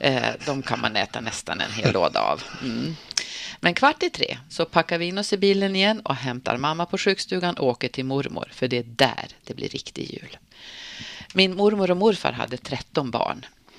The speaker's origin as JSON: {"language": "Swedish", "region": "Norrbotten County", "country": "Sweden", "tie": "born or raised there", "said": "Jag är ju tornedaling, jag är uppvuxen i Norrbottens gränsland."}